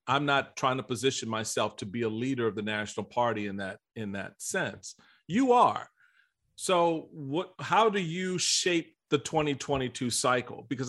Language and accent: English; Washington, District of Columbia, United States; That's where I grew up in Northwest DC, right?